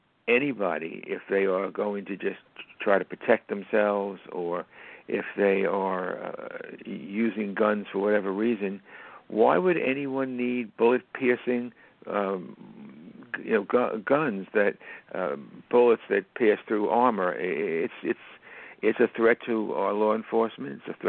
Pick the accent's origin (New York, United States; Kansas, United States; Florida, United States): New York, United States; You know, growing up in New York, as I did, and living in New York, it's a whole different world out there from the rest of the country.